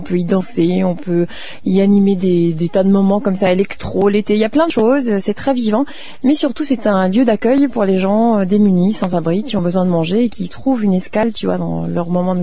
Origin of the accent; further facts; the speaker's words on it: France; now in Lausanne, Switzerland; À de France, mais je fais qu'à la Lausanne depuis un an.